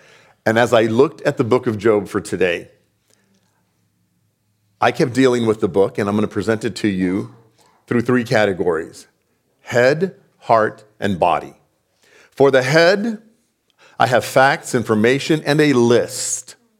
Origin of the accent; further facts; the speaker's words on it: Fabens, Texas, United States; Kind of my hometown. I grew up in two different towns. But in Fabens, near El Paso, there are two families.